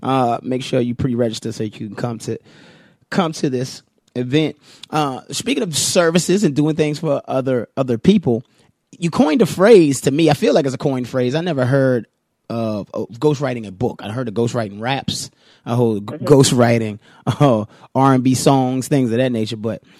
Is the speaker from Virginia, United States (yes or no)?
yes; Virginia, United States; I'm sorry, I'm from Virginia. I got excited.